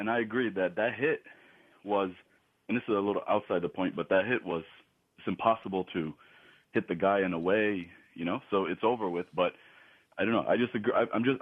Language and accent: English; New Jersey, United States; now in Buffalo, United States; I'm originally from New Jersey, but I reside here in Buffalo for the past 10 years